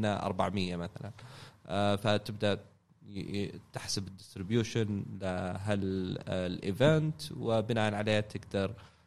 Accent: Saudi Arabia; قاعد نشوف الآن في هيوج ريز عندنا في السعودية

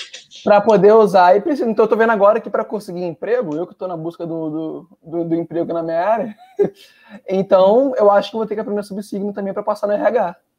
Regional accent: Vila Velha, Espírito Santo, Brazil; now in Vitória, Brazil; Eu tô no Espírito Santo, eu sou de Vila Velha, mas eu tô morando em Vitória, na capital do Espírito Santo.

